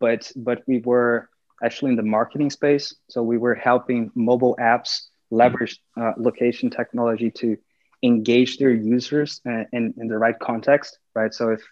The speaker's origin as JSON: {"language": "English", "country": "Brazil", "moved": "as an adult", "lives_now": "United States", "said": "I'm originally from Brazil, and I moved up here to the US last year to launch the product here."}